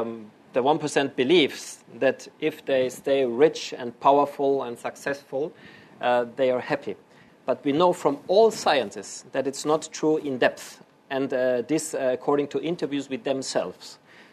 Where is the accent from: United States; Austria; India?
Austria; I grew up in Austria, and now Austria is part of the European Union